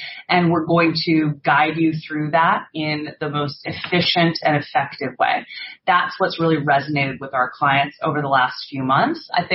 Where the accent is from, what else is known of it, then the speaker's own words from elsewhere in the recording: United States; now in London, United Kingdom; You know, I'm an American. Mm-hmm. I've been here for almost 10 years